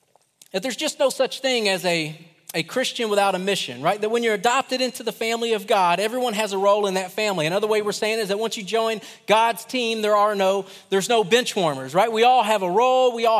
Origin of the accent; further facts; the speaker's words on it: Kentucky, United States; I am from Kentucky. I do like country music.